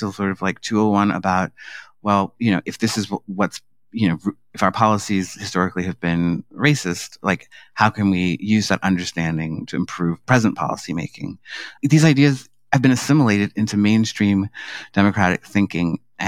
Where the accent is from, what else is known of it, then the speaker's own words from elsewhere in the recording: New York City, New York, United States; So I grew up in Harlem in, you know, the 1970s and 80s. Harlem was definitely pre-gentrification. I grew up in the Grant Housing Projects, which are on the west side of Harlem.